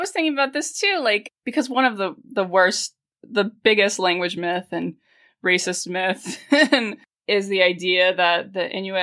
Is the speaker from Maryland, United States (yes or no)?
no; Phoenix, Arizona, United States; I have lived in the Sonoran Desert. I grew up in Phoenix.